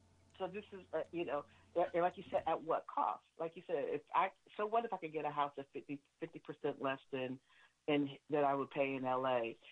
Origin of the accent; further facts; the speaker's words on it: California, United States; because, you know, we're from California, so that means amazing Mexican food.